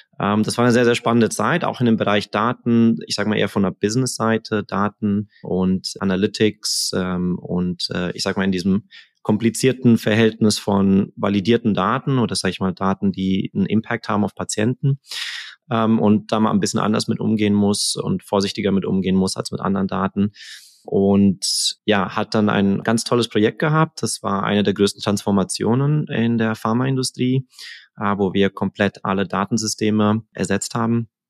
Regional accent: Germany; accent: German; also born or lived in Oxford / Switzerland; now in United States; Vanessa hat mir vorhin erzählt, dass mein Akzent noch ziemlich deutsch ist, was ich so schätzen weiß. Ich bin tatsächlich noch gar nicht so lange hier. Ich bin seit anderthalb oder knapp anderthalb Jahren in den USA, hier bei MIT.

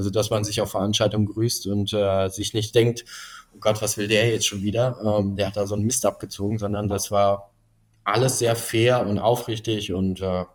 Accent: Cologne, North Rhine-Westphalia, Germany; ich komme ja aus Köln, war Düsseldorf erreichbar. Und ich war noch nicht bereit, irgendwie wegzuziehen.

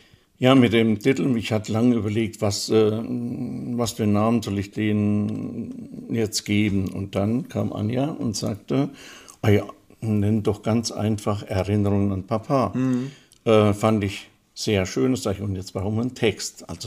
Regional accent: Segenthau, Arad County, Romania; Und das aus dieser Vorlage ist dann … eine Hommage an meinen Heimatort, den ich dann geschrieben habe.

